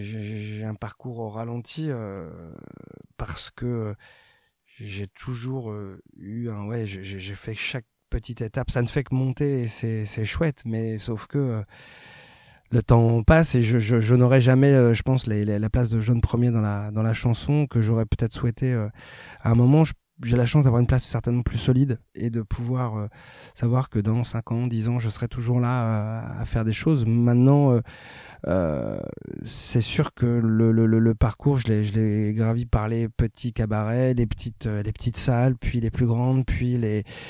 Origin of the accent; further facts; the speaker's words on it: Cachan, Île-de-France, France; je n'ai jamais habité à Paris. J'ai toujours vécu en banlieue sud. J'ai passé une grosse partie de mon enfance à Cachan, et ensuite, je suis allé beaucoup à Sceaux, voilà. Parce que j'ai fait le lycée à Sceaux, au lycée La Canale.